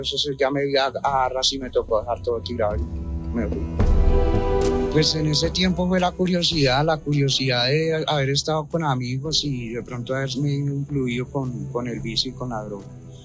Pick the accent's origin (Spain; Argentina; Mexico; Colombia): Colombia; Bogotá; tengo 33 años, soy de aquí de Bogotá. Toda la vida he estado aquí en Bogotá porque yo soy de acá. Mi familia es de aquí de Bogotá